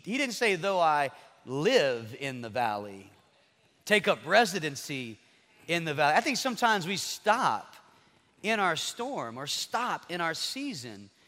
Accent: Lafayette, Louisiana, United States; we're from Lafayette, Louisiana, and it's our privilege to come and speak today.

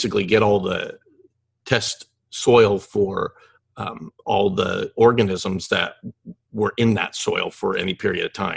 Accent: Oregon, United States; Growing up in Oregon, of course, there was conversation about Bigfoot. I always thought Bigfoot was just kind of lived in Oregon.

